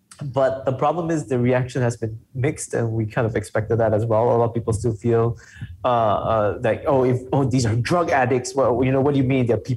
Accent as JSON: {"language": "English", "town": "Jinjiang", "region": "Kuala Lumpur", "country": "Malaysia", "tie": "born or raised there", "said": "I come from a pretty poor family. My family, we grew up in Jinjiang, which is, those people who are from KL will know, is a new village, a bit of a ghetto."}